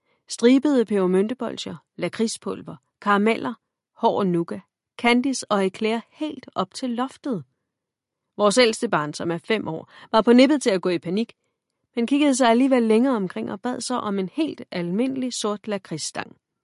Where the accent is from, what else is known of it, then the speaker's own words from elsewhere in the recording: Scotland, United Kingdom; Ja, jeg er vokset op i Skotland.